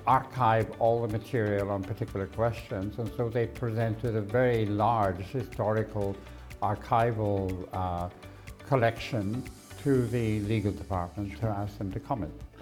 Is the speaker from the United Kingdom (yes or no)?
yes; United Kingdom; moved away as an adult; now in Hong Kong; I came from Britain to Hong Kong in 2009 to be a professor of public law and essentially also international law in Hong Kong University.